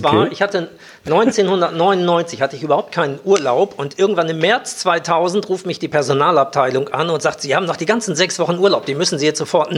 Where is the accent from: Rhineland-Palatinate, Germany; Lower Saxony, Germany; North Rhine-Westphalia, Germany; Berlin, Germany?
North Rhine-Westphalia, Germany; Gronau; moved away as an adult; Also ich bin aus Gronau weg und ich wollte unbedingt weg.